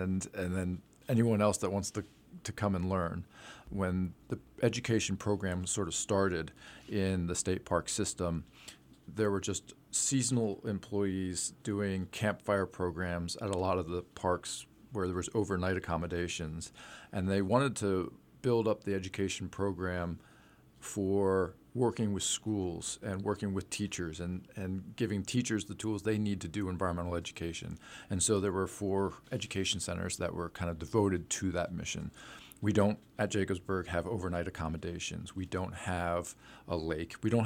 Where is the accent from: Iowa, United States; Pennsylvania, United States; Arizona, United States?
Pennsylvania, United States; Emmaus; I grew up in the Lehigh Valley. I grew up in Emmaus.